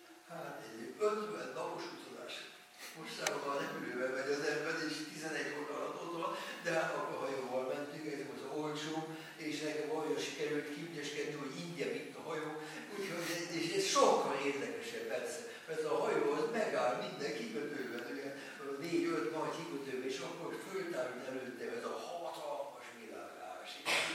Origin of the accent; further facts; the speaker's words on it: Budapest, Hungary; born there; Budapesten születtem, és fiatal koromban, 21 éves koromban léptem be a jezsuita rendbe, ez egy szerzetes rend